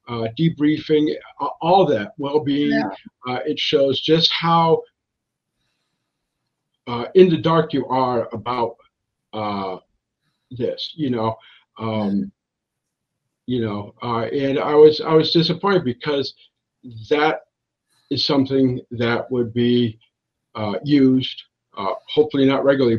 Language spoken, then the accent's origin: English; Massachusetts, United States; like my home state of Massachusetts does.